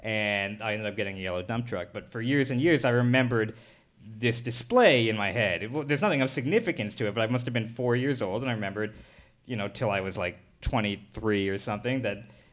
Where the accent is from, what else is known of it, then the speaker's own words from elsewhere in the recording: New Jersey, United States; also born or lived in California; I was born in California, but I moved to New Jersey before I have any memory.